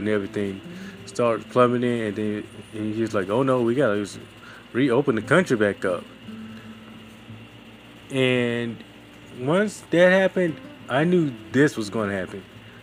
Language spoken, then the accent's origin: English; Montgomery, Alabama, United States; The curfew has been lifted in my hometown of Montgomery.